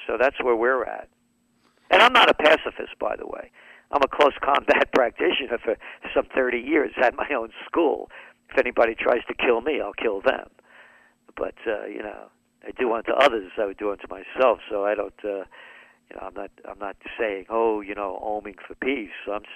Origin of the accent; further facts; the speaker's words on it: New York, United States; You know, I'm a New Yorker.